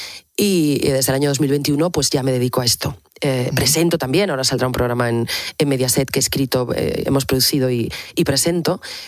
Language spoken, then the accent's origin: Spanish; Asturias, Spain